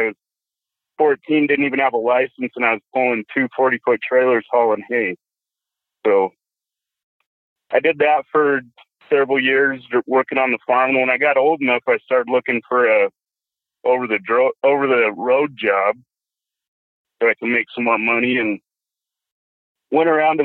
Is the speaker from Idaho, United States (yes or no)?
yes; Idaho, United States; I grew up in Idaho, the potato capital of the world, real big in agriculture.